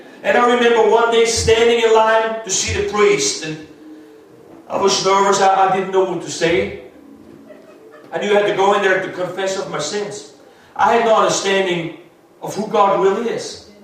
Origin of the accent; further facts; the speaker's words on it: Austria; English is a second language; moved away; See, when I grew up in Austria, I don't remember any of my friends' families, the parents not being divorced.